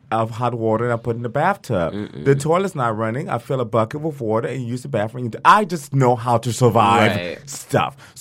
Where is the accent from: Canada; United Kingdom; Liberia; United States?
Liberia; I'm from Liberia. I don't say I'm from the war.